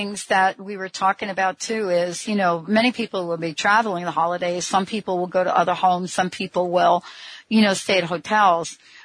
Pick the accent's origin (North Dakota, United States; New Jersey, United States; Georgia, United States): New Jersey, United States; I mean, you know, I grew up in New Jersey